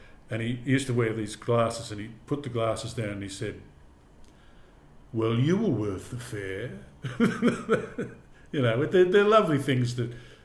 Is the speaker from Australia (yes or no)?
yes; Australia; which I had, because I'm an Australian.